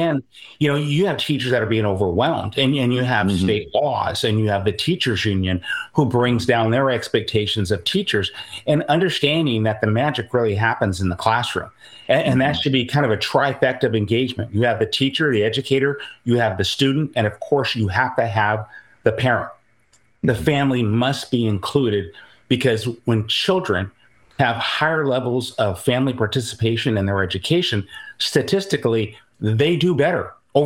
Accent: Seattle, Washington, United States; And so I was raised essentially in Seattle, Washington. We lived in South Seattle, Ballard in North Seattle.

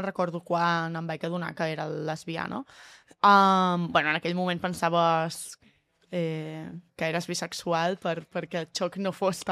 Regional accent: Catalonia, Spain; un poble, no? De Catalunya Central, de 6.000 habitants, de sense referents, sense educació sexual, i a més, jo venint del jazz d'una família d'esquerres i molt progressista

